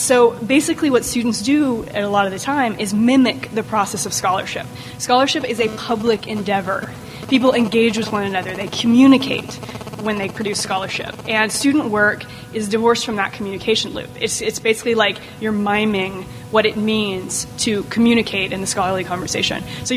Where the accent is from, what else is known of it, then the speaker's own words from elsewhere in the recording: Texas, United States; now in California, United States; I'm a Texan moonlighting in California as an academic librarian, so I'm glad to be home.